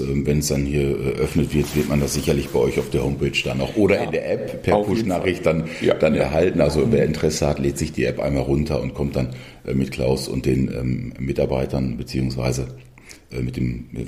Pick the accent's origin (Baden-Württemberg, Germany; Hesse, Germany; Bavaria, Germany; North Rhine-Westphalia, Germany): North Rhine-Westphalia, Germany; Datteln; ich komme jetzt eher aus Datteln, Erkenschwick, ehemalige Zechenstätte